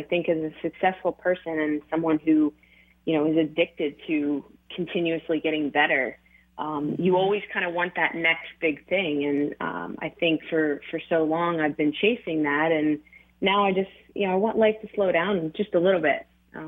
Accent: Delran, New Jersey, United States; growing up in Delran was a very small town.

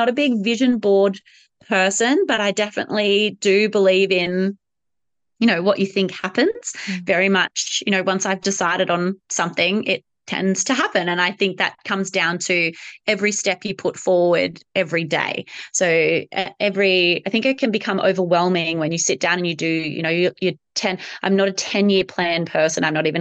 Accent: Glen Innes, New South Wales, Australia; also born or lived in Kalgoorlie, Australia; I had him in Glen Innes. So that's my hometown, rural New South Wales. We had just moved back from Kalgoorlie, which is WA

